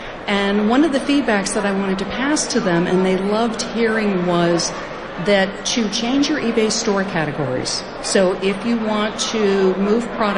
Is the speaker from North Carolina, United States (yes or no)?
no; New York City, New York, United States; I'm a seller from New York City.